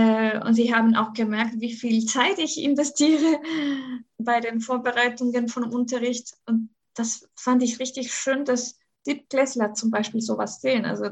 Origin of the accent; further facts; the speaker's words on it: Chile; German is a second language; now in Germany; eine Lehrkraft aus Chile Deutsch unterrichtet in Deutschland. Ich habe natürlich einen Akzent und den werde ich immer haben.